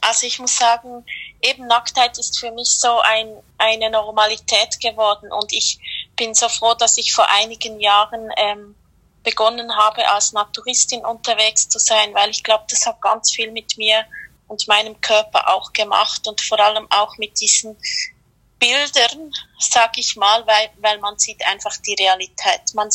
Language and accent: German; Switzerland; also ich komme aus der Schweiz